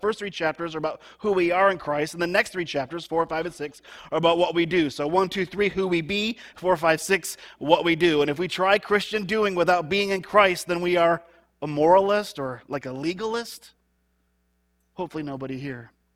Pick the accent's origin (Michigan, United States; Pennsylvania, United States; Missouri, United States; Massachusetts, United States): Michigan, United States; Jackson; also born or lived in Royal Oak; I was born in the Detroit area, Royal Oak, and my family's a part of a church there until I was the age of two. Then we made a move to Jackson, Michigan.